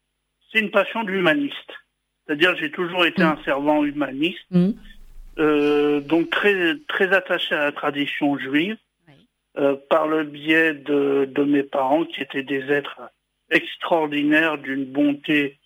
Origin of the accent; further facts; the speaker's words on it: Lyon, Auvergne-Rhône-Alpes, France; born there; now in Antibes, France; Oui, je suis né à Lyon en effet. Il y a presque 50 ans.